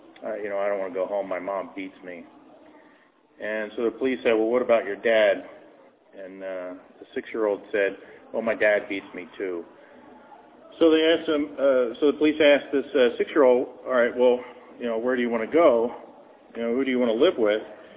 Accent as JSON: {"language": "English", "town": "Philadelphia", "region": "Pennsylvania", "country": "United States", "tie": "born or raised there", "said": "In my hometown, Philadelphia"}